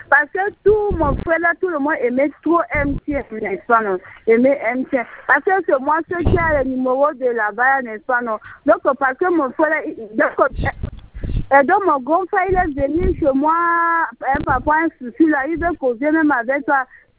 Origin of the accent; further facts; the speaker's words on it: Central African Republic; tu sais que moi je suis centrafricaine